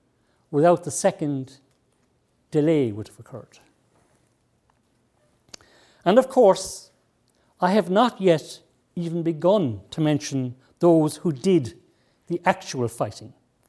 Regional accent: Cork, Munster, Ireland; it's a proud Corkman. From the city of Cork down the south in Munster. I say I am an Irishman by birth and a Corkman by the grace of God.

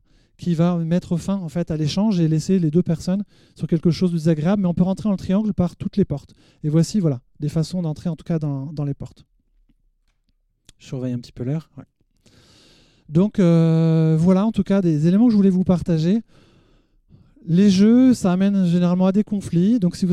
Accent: Rennes, Brittany, France; Donc moi je viens de Rennes

